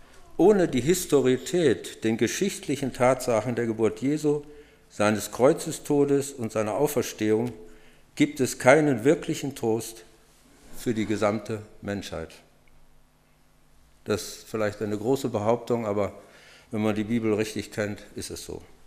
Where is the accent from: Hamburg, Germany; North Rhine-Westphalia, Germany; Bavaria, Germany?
Bavaria, Germany; Bayreuth; also born or lived in Silesia / Saxony; Und ich bin ja im Krieg groß geworden, 1941 geboren und dann von Schlesien über Sachsen nach Bayreuth gelangt.